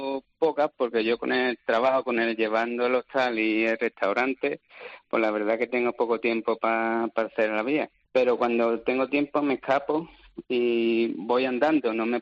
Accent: San Fernando, Andalusia, Spain; Yo no soy de Coripe. Yo soy de la parte de San Fernando, de Cádiz.

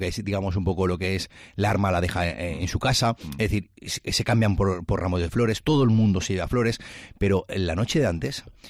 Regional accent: Valencian Community, Spain; creo que como valenciano, como decías tú, no debes de perder la oportunidad

